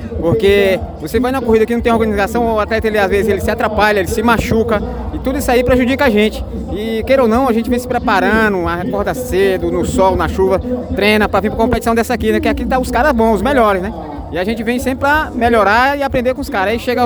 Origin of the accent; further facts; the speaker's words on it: Três Lagoas do Vale, Brazil; Sou de Três Lagoas do Vale.